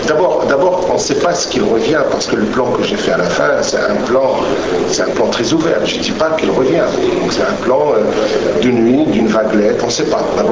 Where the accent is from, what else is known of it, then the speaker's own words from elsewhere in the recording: Morocco; Je suis marocain et j'habite au Maroc